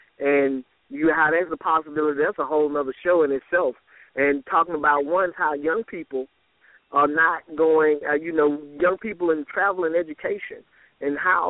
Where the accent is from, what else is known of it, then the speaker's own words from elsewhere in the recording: Atlanta, Georgia, United States; I've seen the same things happening when I was growing up in Atlanta.